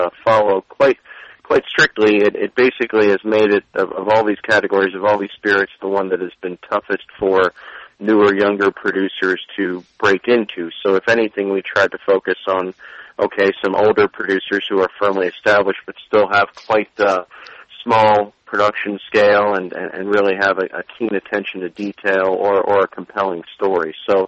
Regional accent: United States; especially as an American myself, something I respond to in terms of, you know, this whole concept going back to Prohibition

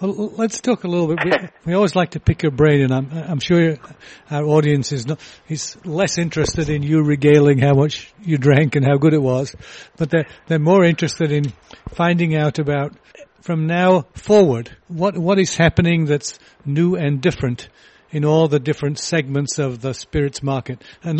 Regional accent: United Kingdom; I grew up in the United Kingdom

